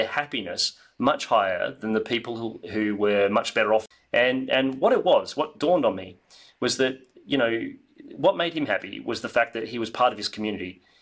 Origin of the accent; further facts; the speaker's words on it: Western Australia, Australia; where we grew up outside of Perth